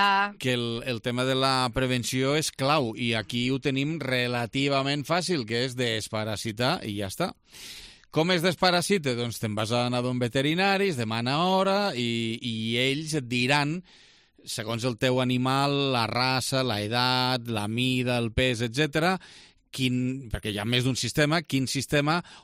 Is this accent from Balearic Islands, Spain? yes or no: no; Lleida, Catalonia, Spain; born there; a Lleida, els que som nascuts a Lleida, tenim interioritzat que el mes de maig és un mes molt especial a Lleida